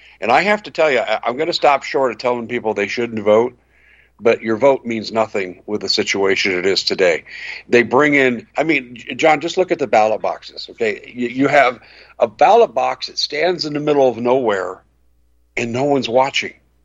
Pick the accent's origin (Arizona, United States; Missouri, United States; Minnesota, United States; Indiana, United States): Arizona, United States; I have people that I'm connected with because I'm from Arizona